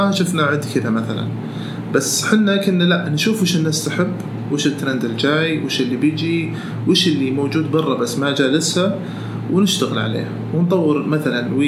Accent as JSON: {"language": "Arabic", "country": "Saudi Arabia", "said": "وحنا سعوديين كذلك"}